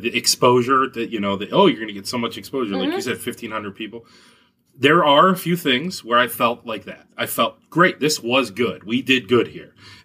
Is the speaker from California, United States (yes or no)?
no; Conneaut, Ohio, United States; now in Rochester, United States; So I moved here in 2007. I'm from a little town, Conneaut, Ohio. So about 3 hours from here. Not too far, just across the border in Ohio.